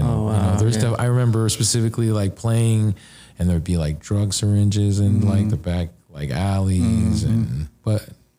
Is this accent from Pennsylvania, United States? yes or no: yes; Philadelphia, Pennsylvania, United States; Yep, and then like right when I was around 10 years old, we moved to the burbs.